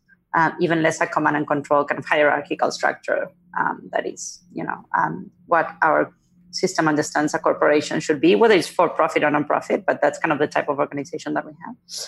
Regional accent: Argentina; now in United States; I was born and raised in Argentina. I now live in the United States.

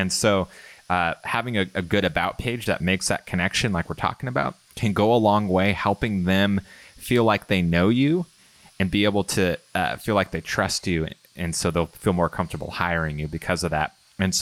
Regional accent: California, United States; also born or lived in Central Texas; my wife and I moved from Central Texas back to Southern California, where we're from, to be near family again

